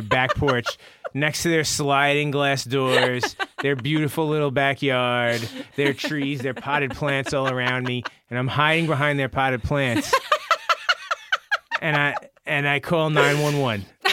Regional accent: Brooklyn, New York, United States; I say, listen, I'm from Brooklyn.

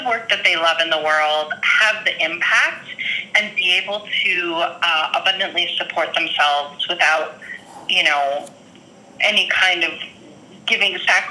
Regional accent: New York City, New York, United States; I grew up in New York City in 1970s, 1980s, New York City, and had kind of a turbulent childhood.

